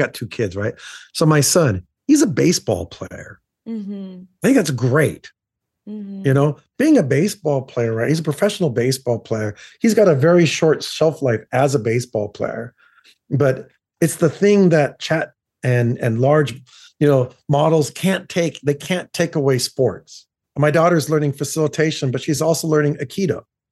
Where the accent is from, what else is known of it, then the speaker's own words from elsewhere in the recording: United States; moved away; I'm an American, even though I've lived outside of America for 37 years.